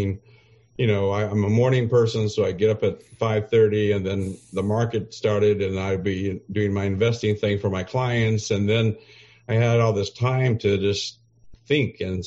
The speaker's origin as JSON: {"language": "English", "region": "Oklahoma", "country": "United States", "also_born_or_lived": "Dallas, United States", "said": "So I moved from Oklahoma City, where I had a nice job, and I became, I went to an institutional broker in Dallas, Texas for 2 years. And then from that situation, they offered me a job in London, England. So here I am, a little Oklahoma boy, sitting in Dallas"}